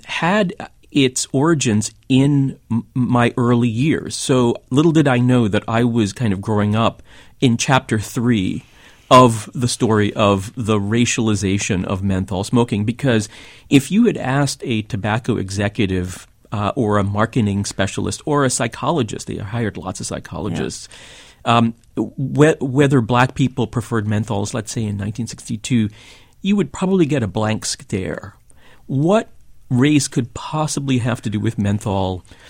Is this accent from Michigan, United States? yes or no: no; New York City, New York, United States; Never tempted, despite growing up in New York City at the height of the aggressive menthol smoking advertising that really defined my youth.